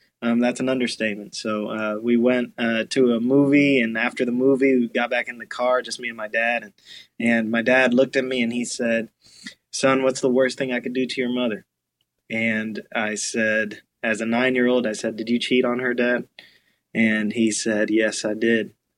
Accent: Orlando, Florida, United States; This was in Orlando. Yep, I grew up in Orlando.

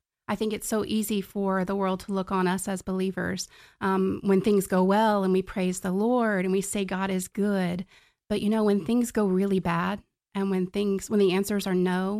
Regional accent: Virginia, United States; accent: Virginia; also born or lived in Pennsylvania; So I was born in Pennsylvania. My dad was a pastor, landed mostly in Virginia. So that's where I was raised. So if you hear that in my voice, it's Virginia. It's Southwest Virginia from the mountains.

